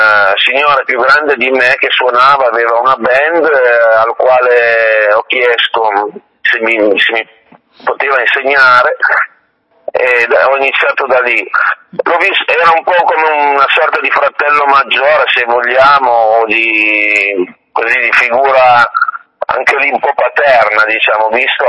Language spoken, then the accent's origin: Italian; Piedmont, Italy; also born or lived in Turin; Sono nato a Torino, poi dopo 5 anni con la mia famiglia ci siamo trasferiti in un paese di montagna ai confini con la Liguria. Poi verso i 20 anni ho deciso di venire qui, che sono le zone di origine dei miei nonni paterni.